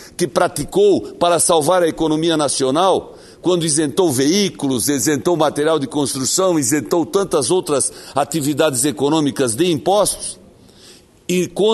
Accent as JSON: {"language": "Portuguese", "country": "Brazil", "said": "mas antes de ser da oposição, eu sou brasileiro. E como brasileiro, eu quero efetivamente que se encontrem soluções boas para todos"}